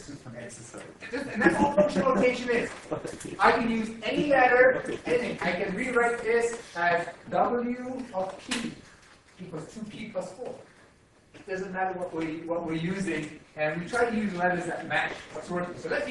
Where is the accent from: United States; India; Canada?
India; I'm Indian.